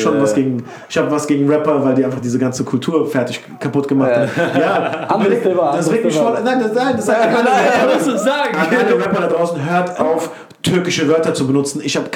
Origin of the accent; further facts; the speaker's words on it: Wiesbaden, Hesse, Germany; German is a second language; Dann habe ich gesagt, ich bin in der Weltrittstraße aufgewachsen. Ich so, was? Ich denke, du kommst aus Mainz. Ich so, nein, ich komme aus Wiesbaden. So, direkt aus der Weltrittstraße.